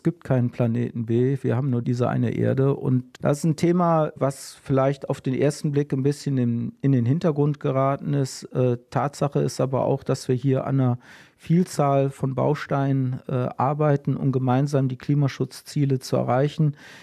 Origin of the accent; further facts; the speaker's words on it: Gummersbach, North Rhine-Westphalia, Germany; die Zukunft der Stadt Gummersbach, meiner Heimatstadt, wird auf dem Dorf entschieden.